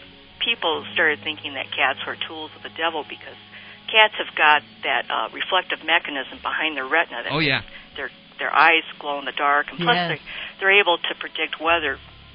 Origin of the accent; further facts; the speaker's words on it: Detroit, Michigan, United States; now in Boulder, United States; But I'm originally from Detroit.